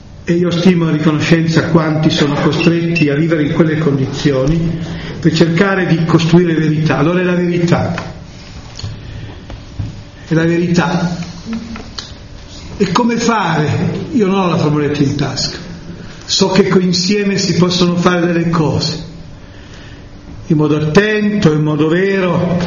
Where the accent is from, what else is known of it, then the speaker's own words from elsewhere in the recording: Pieve di Cadore, Veneto, Italy; born there; dove sono nato io a Pieve di Cadore, oggi patrimonio dell'umanità dell'UNESCO, le Dolomiti, finalmente patrimonio dell'umanità, sono nato nelle Dolomiti, sono anch'io membro patrimonio dell'umanità, perché sono nato a Pieve di Cadore